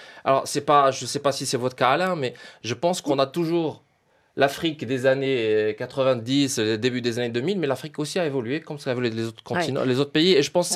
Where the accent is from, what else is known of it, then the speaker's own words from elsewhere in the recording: Morocco; Voilà, on est marocain.